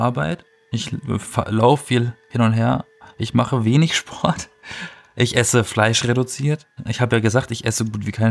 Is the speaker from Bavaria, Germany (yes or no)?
no; Baden-Württemberg, Germany; Ich meine, ich komme aus dem Schwarzwald, ne?